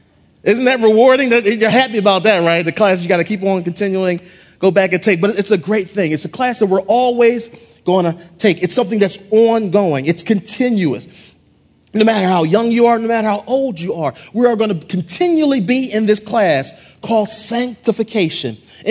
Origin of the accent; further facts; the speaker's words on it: Philadelphia, Pennsylvania, United States; You guys know I'm from Philadelphia, right? Born and raised on a playground where I spent most of my days.